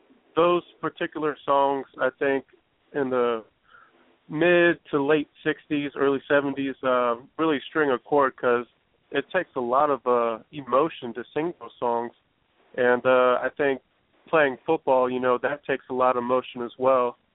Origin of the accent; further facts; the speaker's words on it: St. Petersburg, Florida, United States; Well, I'm from St. Petersburg, Florida. I'm 24 years old.